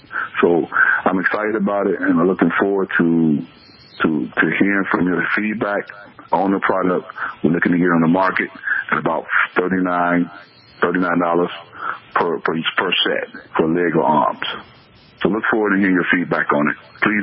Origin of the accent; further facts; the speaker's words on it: Chicago, Illinois, United States; I'm born and raised in Chicago. Born and raised on the streets of Chicago by a single mom who raised me with strong disciplinary values and a strong, value of respect.